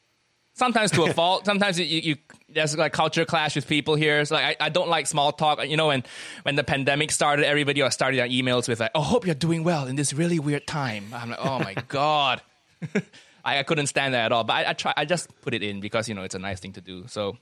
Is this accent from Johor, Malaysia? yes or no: no; Kuala Lumpur, Malaysia; moved away as an adult; also born or lived in United States; now in England; I lived near the city, so it's. I grew up in Malaysia, 20 years of my life there before I went to America for university, then I moved over here.